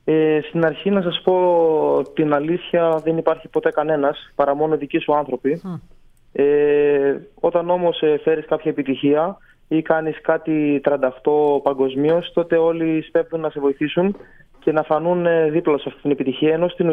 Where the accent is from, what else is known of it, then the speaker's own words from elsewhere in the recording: Alexandroupoli, Eastern Macedonia and Thrace, Greece; βρίσκομαι και κατάγομαι από την Αλεξανδρούπολη, που είναι μια πάρα πολύ κλειστή κοινωνία